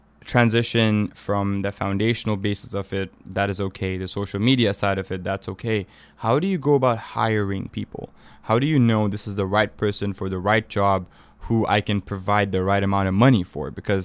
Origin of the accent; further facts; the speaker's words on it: Tanzania; also born or lived in Kenya; I grew up in Tanzania and Kenya